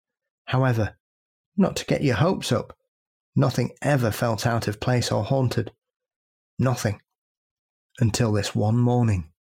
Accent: Ireland; I'm from Ireland and I'm 35 years old.

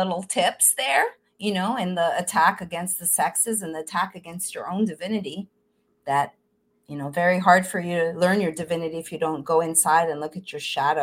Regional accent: Canada; I come from Canada, so we have horseshoes up our asses.

